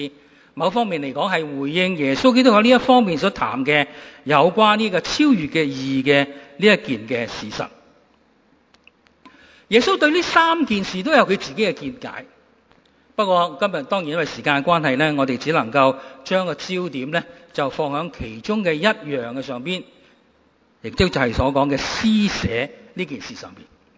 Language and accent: Cantonese; Guangdong, China; 按照中国人的惯用法，特别是我们广东人的惯用法